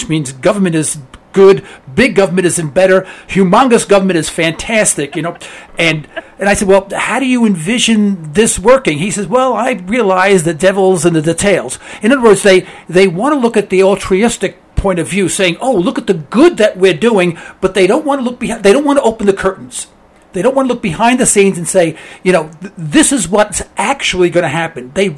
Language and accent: English; New York City, New York, United States; I'm sorry, I'm from New York City. I know cattle have 4 feet, you know, and that's about it.